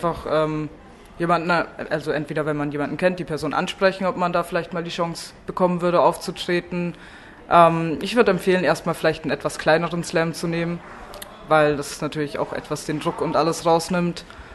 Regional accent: Kempten, Bavaria, Germany; ich bin aus Kempten eigentlich

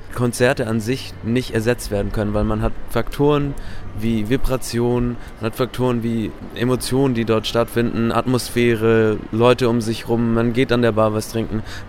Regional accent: Hamburg, Germany; Ich bin aus Hamburg und habe Musikmanagement dort studiert an der Macromedia University.

